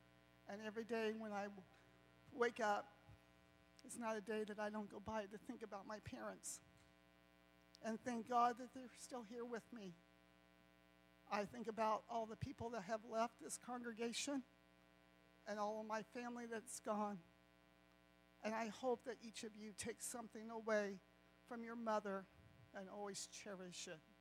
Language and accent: English; Rockville, United States; now in Arizona, United States; I currently live out in Arizona. So I grew up in Rockville basically all my life.